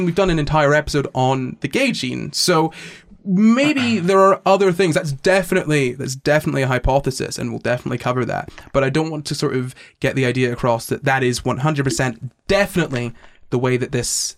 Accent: United Kingdom; seeing the name of that book series as a British person, that was very strange

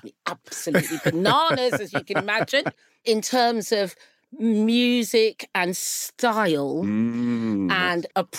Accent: England, United Kingdom; They don't make bangers and mash in the Caribbean, but it doesn't matter because I'm English. I'm also British.

